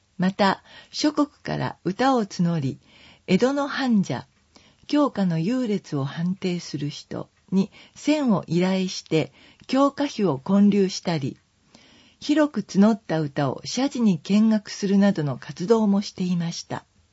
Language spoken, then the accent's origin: Japanese; Seattle, Washington, United States; Japanese is a second language; now in Date, Japan; 伊達地方より僕の故郷であるシアトル市の方が朝霧は多く、霧が深くなると運転が大変になります。